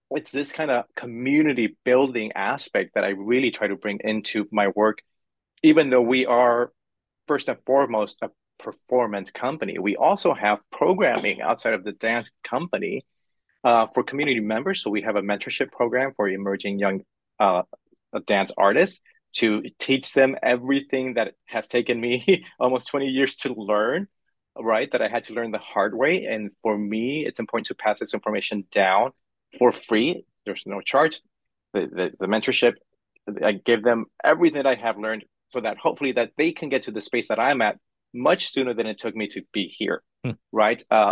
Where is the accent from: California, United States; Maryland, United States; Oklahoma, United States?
California, United States; Hollywood; So, I grew up in Hollywood, California. So I grew up in the middle of the entertainment industry. Literally, it was one block away from Hollywood Boulevard.